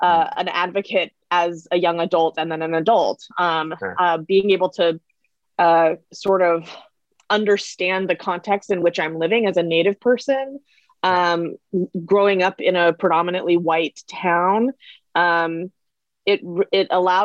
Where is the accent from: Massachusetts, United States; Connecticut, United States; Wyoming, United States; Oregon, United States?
Oregon, United States; Canby; also born or lived in Eugene; I was born and raised. I was born in Eugene, officially, but I was raised in Canby. I went, K through 12 was all Canby.